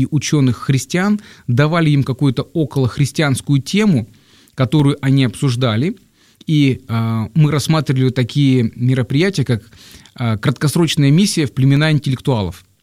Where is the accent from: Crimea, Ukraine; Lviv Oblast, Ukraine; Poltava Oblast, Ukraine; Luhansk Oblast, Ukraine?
Crimea, Ukraine; Родом я из Крыма